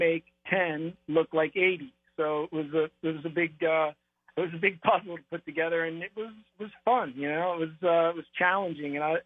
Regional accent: Ohio, United States; Well, you know, I'll tell you, growing up in Ohio, it's a different, like watching my sons go through high school.

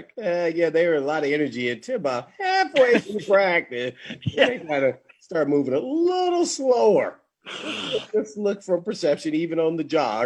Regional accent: Indiana, United States; I went every year growing up in the Indiana State Fairgrounds.

